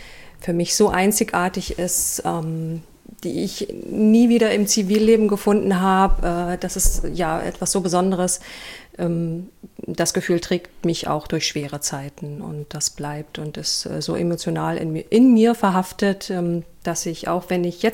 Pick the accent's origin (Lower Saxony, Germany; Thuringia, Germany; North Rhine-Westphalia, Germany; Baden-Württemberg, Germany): Thuringia, Germany; Sondershausen; auch sehr ländlich, ähnlich idyllisch wie Sondershausen, meine Heimatstadt.